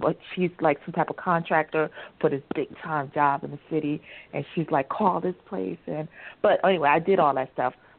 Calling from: Arizona, United States; from Arizona.

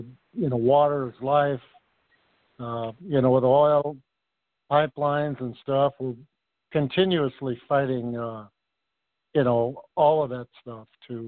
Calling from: Minneapolis, Minnesota, United States; I'm calling from Minneapolis.

